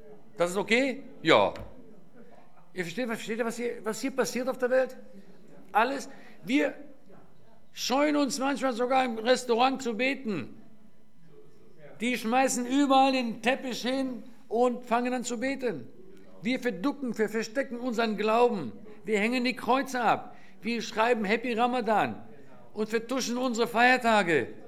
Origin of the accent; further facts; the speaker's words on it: Tel Aviv, Tel Aviv District, Israel; ich komme aus Tel Aviv, ich wohne nicht hier in Frankfurt.